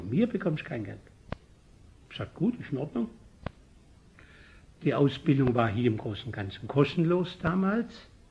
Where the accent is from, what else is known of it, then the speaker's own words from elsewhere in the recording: Reutlingen, Baden-Württemberg, Germany; Nun von Bad Liebenzell nach Reutlingen, in die Gegend, wo ich herkomme, ist ja nicht so schrecklich weit.